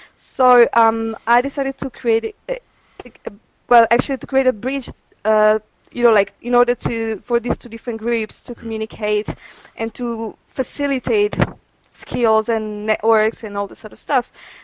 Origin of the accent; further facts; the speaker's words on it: Milan, Lombardy, Italy; English is a second language; I'm from Italy, from Milan